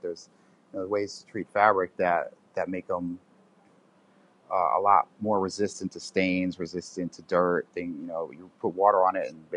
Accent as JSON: {"language": "English", "town": "New York City", "region": "New York", "country": "United States", "tie": "born or raised there", "said": "born and raised in Manhattan, so."}